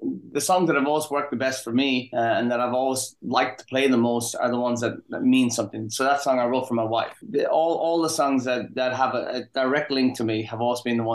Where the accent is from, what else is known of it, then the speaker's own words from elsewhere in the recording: Ireland; when I was growing up in Ireland